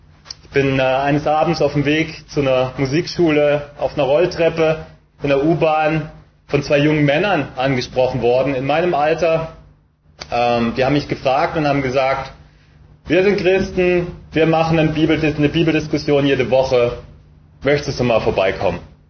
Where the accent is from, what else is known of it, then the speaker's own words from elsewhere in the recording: Freiburg, Baden-Württemberg, Germany; now in Düsseldorf, Germany; Ich lebe momentan in Düsseldorf, bin geboren in Freiburg, bin in der Nähe von Freiburg aufgewachsen, am wunderschönen Kaiserstuhl.